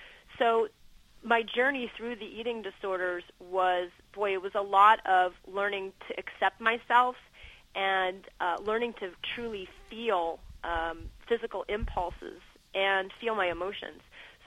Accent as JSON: {"language": "English", "town": "New Orleans", "region": "Louisiana", "country": "United States", "said": "I'm a little Jew girl from the South."}